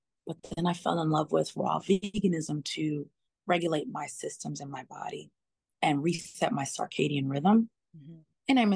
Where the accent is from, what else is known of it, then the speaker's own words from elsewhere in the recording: New York, United States; Period. And I'm from New York.